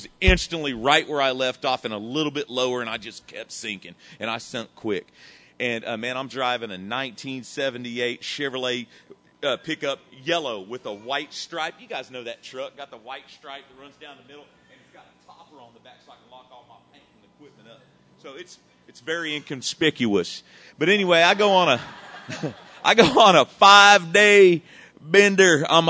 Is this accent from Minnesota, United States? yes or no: no; Wichita, Kansas, United States; I'm from Wichita, Kansas. We're poor. My mom's raising three kids and a couple alcoholics on one income.